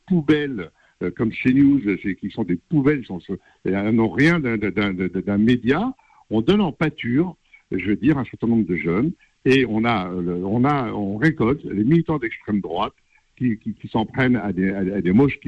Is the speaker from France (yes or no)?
yes; France; nous aimons ce pays, nous sommes Français.